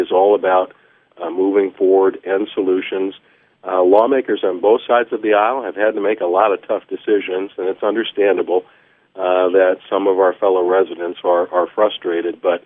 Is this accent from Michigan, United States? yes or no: yes; Kalamazoo, Michigan, United States; also born or lived in Portage; I grew up in Kalamazoo and Portage and have lived and worked in Alma and Clare and Mount Pleasant. We are a great state with a bright future.